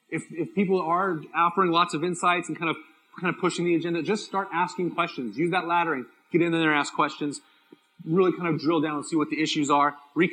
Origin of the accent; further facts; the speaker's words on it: San Diego, California, United States; I'm from San Diego. Maybe do it different here.